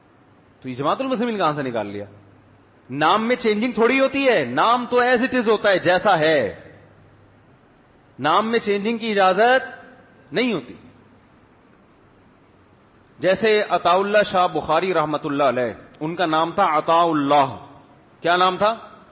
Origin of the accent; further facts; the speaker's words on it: Pakistan; مجھ سے پوچھیں گے، میں کہتا ہوں میں پاکستانی، تو کہیں گے ہم کیا جاپانی لگ رہے ہیں آپ کو شکل سے؟